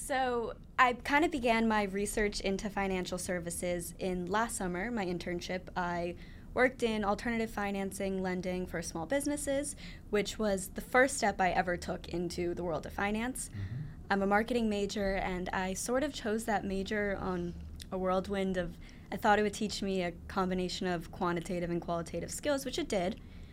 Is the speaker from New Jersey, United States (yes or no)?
yes; New Jersey, United States; I'm from New Jersey, right. So I really wanted to get out of the cold.